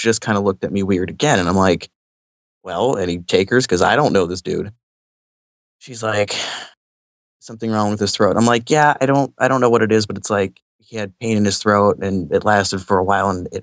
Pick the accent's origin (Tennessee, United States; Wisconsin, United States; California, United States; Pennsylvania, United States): Pennsylvania, United States; Pittsburgh; I wasn't from there. I'm from Pittsburgh originally, and I had gone there to go to school.